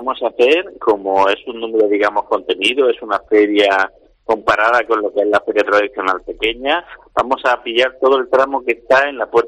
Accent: Almería, Andalusia, Spain; yo te confieso, yo soy almeriense

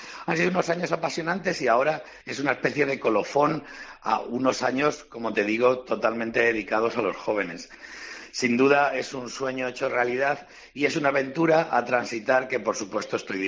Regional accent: Yepes, Castilla-La Mancha, Spain; que soy un simple y humilde laico de parroquia de mi pueblo, de Yepes, que es ahí donde forjé mi compromiso con Cristo.

